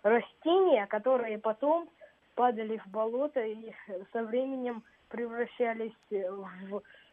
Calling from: Moscow, Russia; Я звоню из Москвы

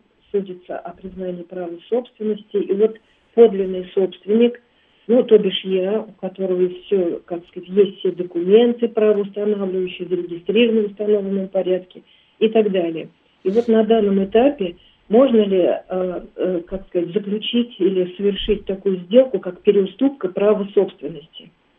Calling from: Moscow, Russia; Я из Москвы звоню, да

